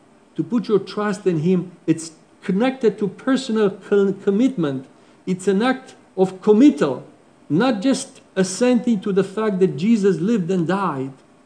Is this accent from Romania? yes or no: yes; Romania; I come from Romania, Romania is an Orthodox country.